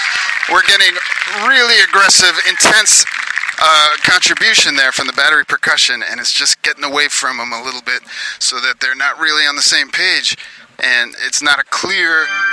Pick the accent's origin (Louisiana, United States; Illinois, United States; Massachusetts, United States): Massachusetts, United States; Melrose; I'm from Melrose, Massachusetts